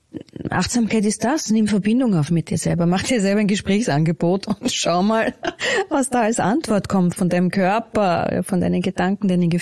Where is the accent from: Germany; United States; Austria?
Austria; Vienna; Ich bin in Wien aufgewachsen, also ich bin eine waschechte Wienerin quasi, aber habe eben von beiden Elternteilen Migrationshintergrund.